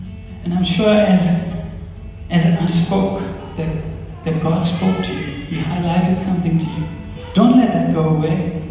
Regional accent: Mumbai, Maharashtra, India; And here I am from India, Mumbai. 1 billion people, he brings me here

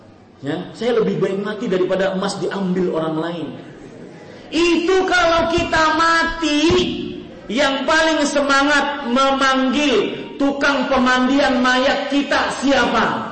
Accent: Banjarmasin, South Kalimantan, Indonesia; saya pernah melihat di kota saya di Banjarmasin

